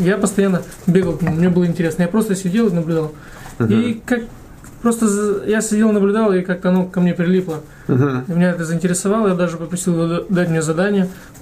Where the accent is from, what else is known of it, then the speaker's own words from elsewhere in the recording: Moldova; now in United States; Я приехал из Молдовы вообще.